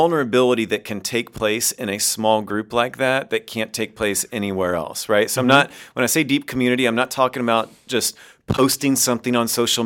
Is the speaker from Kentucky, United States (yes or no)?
yes; Kentucky, United States; And I grew up in Kentucky, so it would get cold in the winter, but it's not like Canada, right?